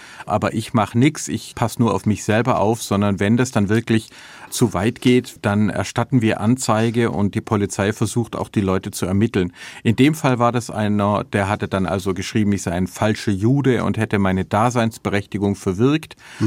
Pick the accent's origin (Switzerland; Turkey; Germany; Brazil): Germany; Filderstadt, Baden-Württemberg; ich bin dann aufgewachsen im Bibelgürtel rund um Stuttgart, also in Filderstadt, wo ich auch heute noch lebe mit meiner Familie